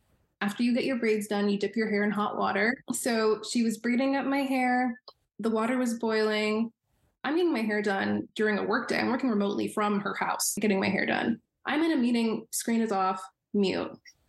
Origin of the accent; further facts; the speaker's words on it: United States; I'm a Nigerian American girl. I have my manners.